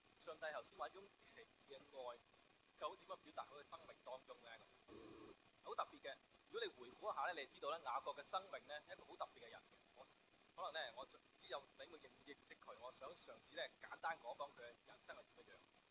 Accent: China; 我哋中國人咧好少講我愛你嘅嚇，外國人就要好容易講 I love you 咁樣嚇。

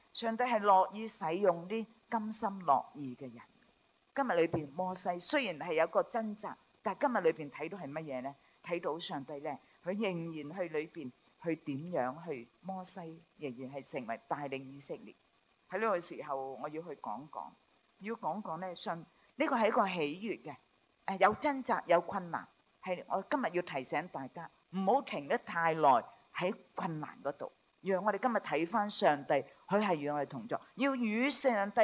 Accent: China; 我哋中国人咧，我哋华人宣教士咧

